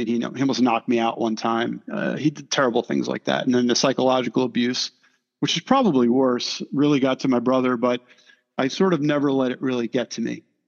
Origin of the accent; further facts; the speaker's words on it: New York, United States; I grew up in New York, a very strict Catholic upbringing.